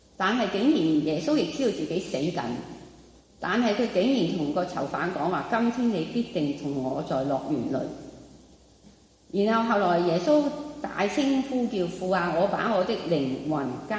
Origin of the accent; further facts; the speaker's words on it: China; 我们中国人都会说人死如灯灭